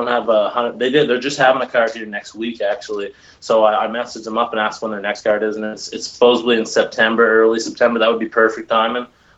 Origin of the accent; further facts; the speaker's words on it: Woodstock, New Brunswick, Canada; I'm from Woodstock here, and I'll train some there's a boxing club down here